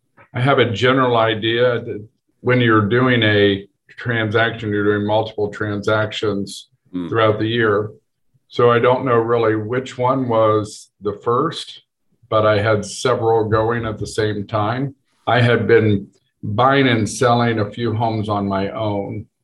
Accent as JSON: {"language": "English", "town": "Indianapolis", "region": "Indiana", "country": "United States", "tie": "born or raised there", "said": "I grew up in Meridian Kessler, 45th and Central, or 44th Street between Penn and Washington. That's where my parents had their kids, and my dad grew up there."}